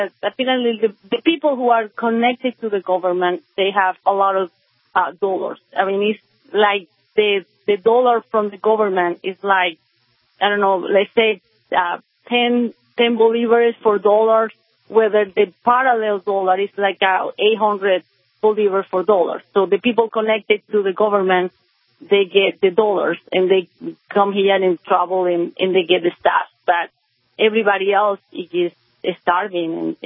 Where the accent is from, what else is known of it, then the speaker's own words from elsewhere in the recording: Venezuela; now in North Carolina, United States; I'm originally from Venezuela, and I still have people that I know there in relatives.